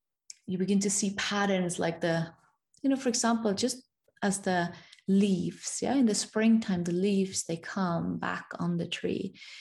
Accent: Norway; English is a second language; I come from the Norway

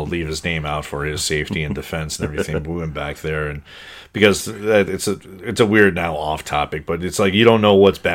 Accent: Saint Paul, Minnesota, United States; For me, when I was growing up in St. Paul before I met you, there was a comic book shop that wasn't close.

